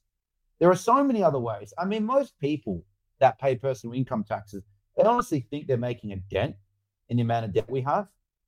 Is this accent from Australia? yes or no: yes; Western Australia, Australia; I was growing up around Spearwood and Fremantle and Kwinana and Rockingham, and it's full of violence around there.